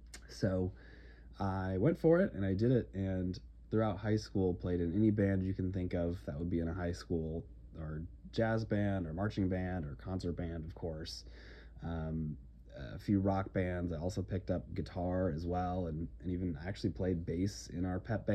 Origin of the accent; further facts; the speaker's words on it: Sun Prairie, Wisconsin, United States; also born or lived in Minnesota; But I grew up in the Midwest. I was born in Minnesota, suburb of Minneapolis. We moved to Wisconsin from a young age